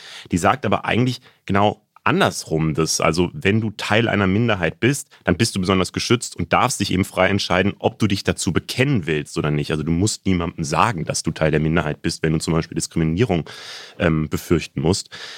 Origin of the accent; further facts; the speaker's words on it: Frankfurt, Hesse, Germany; also ich komme aus Frankfurt halt, ich habe wirklich gar nichts mit Ostfriesland zu tun.